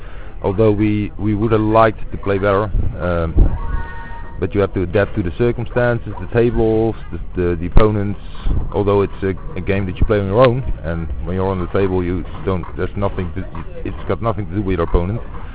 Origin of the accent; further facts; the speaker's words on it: Netherlands; I'm from Holland.